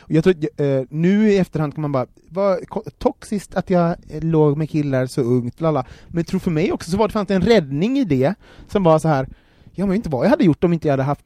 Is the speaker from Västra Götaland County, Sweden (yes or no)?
yes; Gothenburg, Västra Götaland County, Sweden; Och jag är uppvuxen i orten i Göteborg.